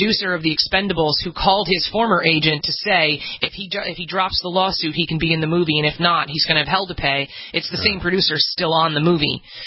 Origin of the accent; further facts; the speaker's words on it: Flint, Michigan, United States; I'm from Flint, Michigan.